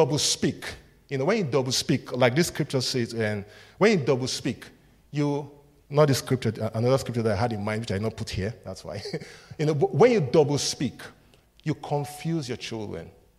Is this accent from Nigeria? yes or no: yes; Nigeria; I come from Nigeria, so we have a different culture